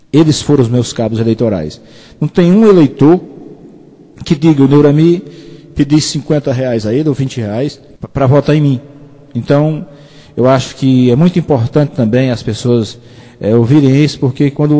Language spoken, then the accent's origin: Portuguese; Ceará, Brazil; also born or lived in Goiás; Eu tinha vontade de voltar para a minha terra, e chegando aqui no Ceará